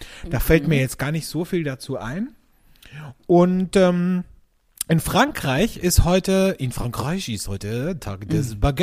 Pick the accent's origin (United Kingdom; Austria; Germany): Austria; Bei uns in Österreich gibt es so Kipferl, Mürbekipferl.